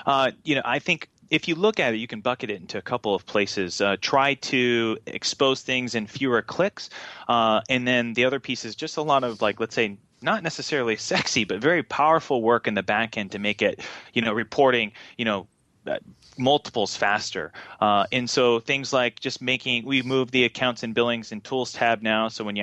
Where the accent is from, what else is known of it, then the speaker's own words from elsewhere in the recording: Tokyo, Japan; I grew up in Japan. My dad was in the Navy, and so we went to Tokyo Disneyland a lot